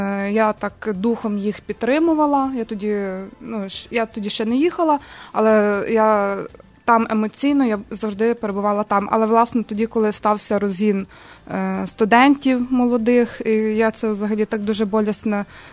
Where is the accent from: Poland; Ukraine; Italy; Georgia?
Ukraine; Kremenets, Ternopil Oblast; Так, я з Тернопільської області, з міста Кременець.